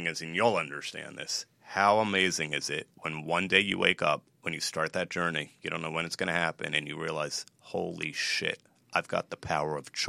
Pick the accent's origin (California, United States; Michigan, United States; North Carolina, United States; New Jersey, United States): New Jersey, United States; Oh, I'm from New Jersey in the U.S.